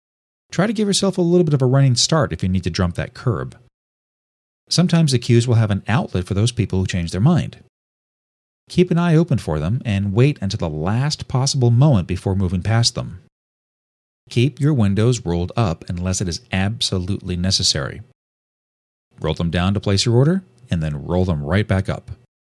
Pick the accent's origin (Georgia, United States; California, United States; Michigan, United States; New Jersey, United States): California, United States; Los Angeles; also born or lived in Santa Monica; Growing up in West Los Angeles and Santa Monica, there were always panhandlers